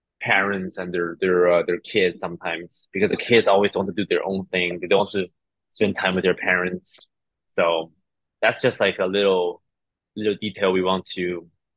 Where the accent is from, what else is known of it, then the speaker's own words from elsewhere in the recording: China; moved away as an adult; also born or lived in Montreal; now in Toronto, Canada; I'm actually Chinese. I was from China. I was born and raised in China until 21. I came to Canada in Montreal first, and then I moved to Toronto for work, basically.